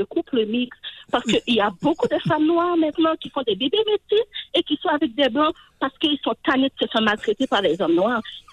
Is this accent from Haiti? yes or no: yes; Haiti; C'est parce que moi, je suis haïtienne.